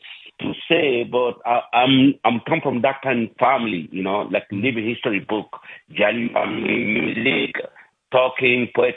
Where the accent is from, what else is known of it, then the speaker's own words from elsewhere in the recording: Guinea; from Africa, West Africa, Guinea. Conakry, we have three Guinea in Africa, Guinea Equatorial, Guinea Bissau, Guinea Conakry. I am from there.